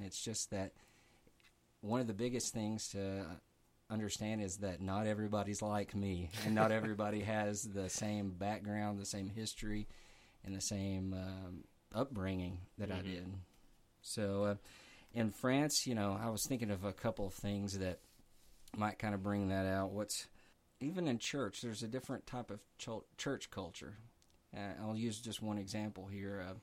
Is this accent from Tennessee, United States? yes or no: yes; Tennessee, United States; accent: Tennessee; no matter how hard I tried, I was never going to get rid of my Tennessee accent.